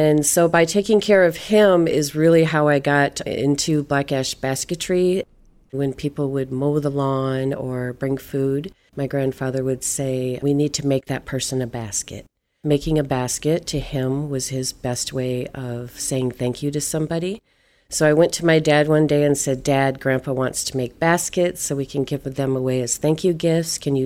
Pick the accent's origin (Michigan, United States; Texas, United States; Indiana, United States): Michigan, United States; I am Anishinaabe from Michigan, and Anishinaabe is the Potawatomi, Ottawa, and Chippewa of Michigan.